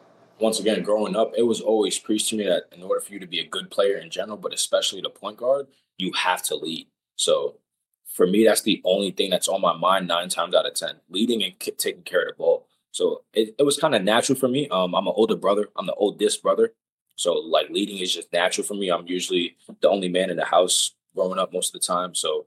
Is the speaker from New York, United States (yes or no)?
yes; Long Island, New York, United States; I'm a little biased. I'm from Long Island, so I'm going to say we have them.